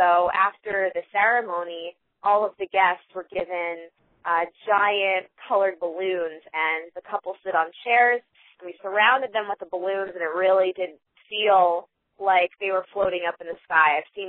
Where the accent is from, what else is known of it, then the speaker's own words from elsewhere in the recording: New Jersey, United States; I grew up with her in New Jersey